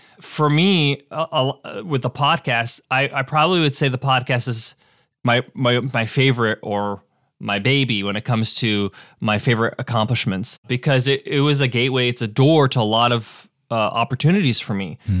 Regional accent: United States; born there; But my parents are from Egypt. They immigrated from Egypt to America. I was born in the States, but then we would go back in the summer to visit Egypt every summer.

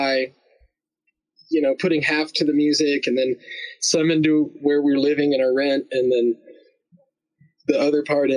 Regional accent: North Carolina, United States; also born or lived in Alabama; I was raised both in North Carolina and Alabama.

